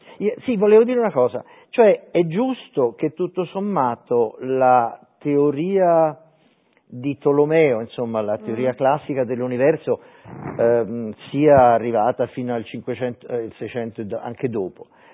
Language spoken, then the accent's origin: Italian; Rome, Lazio, Italy; Io invece sono cresciuto a Roma e io le parlo con le vocali larghe.